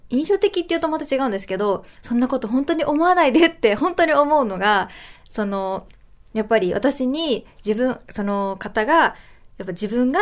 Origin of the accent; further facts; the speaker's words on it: Osaka, Japan; moved away as an adult; now in Tokyo, Japan; 本当、私大阪出身なんですけど、もう大阪では見たことのない